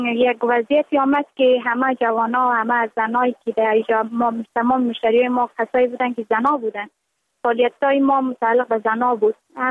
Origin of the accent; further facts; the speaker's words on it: Afghanistan; اما موقعی که طالبان آمدن ولایت ما را گرفتن، تقریبا در مدت یک چند روزی در اطراف شهر جنگ بود.